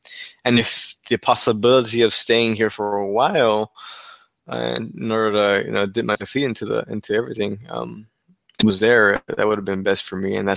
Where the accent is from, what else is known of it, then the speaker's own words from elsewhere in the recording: Texas, United States; I was able to agree to work from my hometown here in Texas